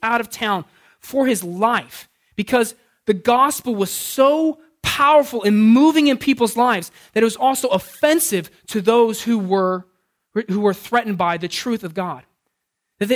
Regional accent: California, United States; I grew up in California, so we visited snow.

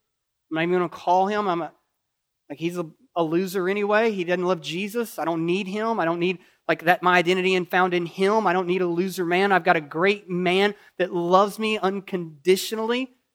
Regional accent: Kentucky, United States; accent: Kentucky; That's where my Kentucky accent can be confusing.

